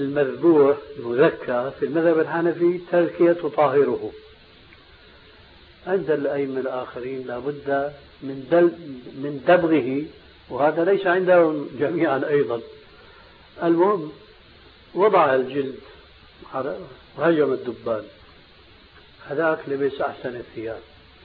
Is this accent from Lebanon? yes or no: no; Damascus, Damascus Governorate, Syria; هناك عندنا في دمشق المسجد الأموي في 4 محاريب